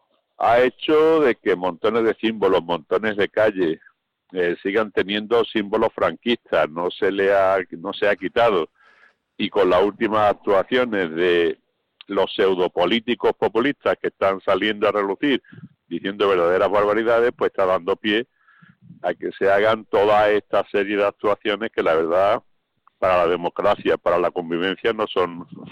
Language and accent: Spanish; Spain; los españoles hemos sido inmigrantes, en número casi de millones de españoles que tuvimos que salir de España y fuimos acogidos pues en otros países, todo Sudamérica, Francia y en montones de países de Europa.